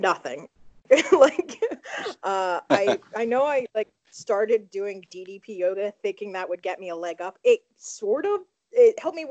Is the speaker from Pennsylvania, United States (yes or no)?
yes; Philadelphia, Pennsylvania, United States; I'm from Philly.